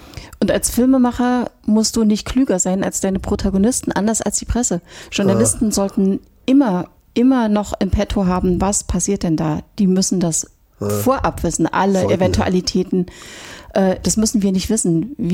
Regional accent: East Germany, Germany; Weil ich bin in der DDR aufgewachsen.

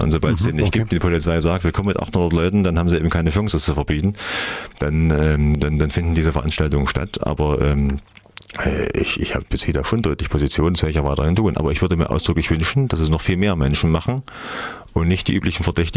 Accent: Erfurt, Thuringia, Germany; Wir neigen als Erfurter dazu, unser Licht selbst unter den Scheffel zu stellen.

